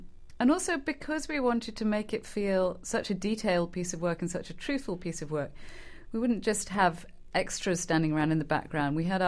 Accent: England, United Kingdom; accent: English; my English accent came out with some incredibly obscene piece of dialogue.

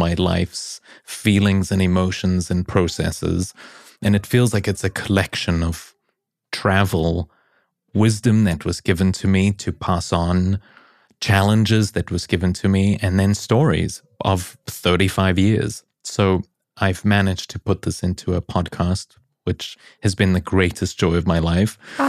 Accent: South Africa; also born or lived in Europe; now in United States; And I was born in South Africa. I'd like to say I was born in Africa, bred in Europe, and now choose to live in America.

